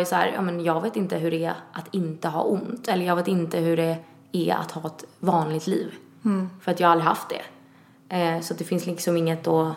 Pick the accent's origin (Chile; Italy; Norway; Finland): Italy; jag är italienare